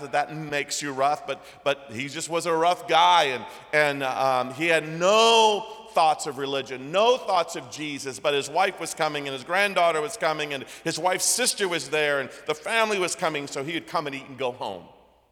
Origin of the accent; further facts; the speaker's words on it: Taiwan; My parents were missionaries in Taiwan, so I grew up in Asia